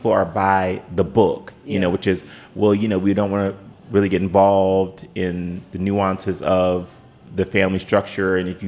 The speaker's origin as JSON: {"language": "English", "town": "Cleveland", "region": "Ohio", "country": "United States", "said": "because I'm from Cleveland, because I was raised the way that I was."}